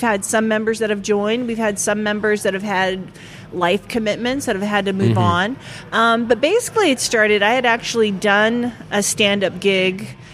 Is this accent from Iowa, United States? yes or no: no; Los Angeles, California, United States; now in Prescott, United States; I'm from Los Angeles. I'm from Los Angeles, California. And I started out there as a stand-up comedian and was a professional television writer.